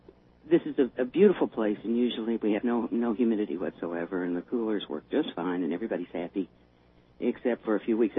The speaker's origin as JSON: {"language": "English", "region": "Texas", "country": "United States", "said": "Now, you remember, originally I'm from Texas."}